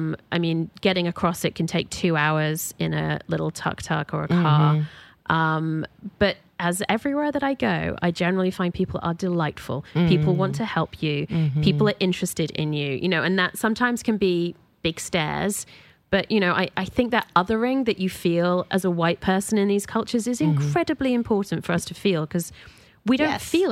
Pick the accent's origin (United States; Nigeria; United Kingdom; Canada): United Kingdom; I think as a Brit, traveling in these places is always difficult